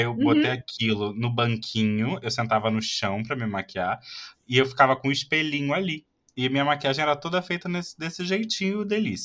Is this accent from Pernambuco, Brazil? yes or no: no; Rio de Janeiro, Brazil; Não, eu sou do Rio.